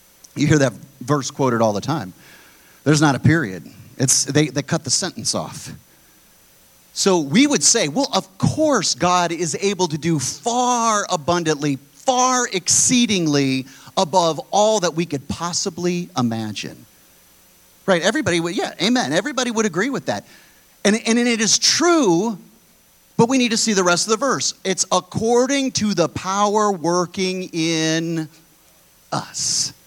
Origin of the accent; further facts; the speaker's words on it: United States; I'm an American. I love this country, but I do not mix the two.